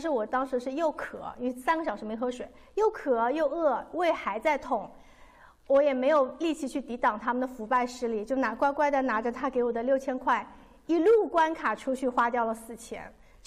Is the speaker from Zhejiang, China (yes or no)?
yes; Hangzhou, Zhejiang, China; 他前脚回到杭州，我是杭州人，他回到杭州